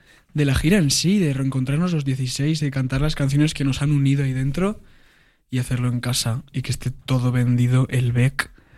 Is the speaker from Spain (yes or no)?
yes; Basque Country, Spain; Claro, yo he hecho en euskera toda la ikastola, el colegio en mi pueblo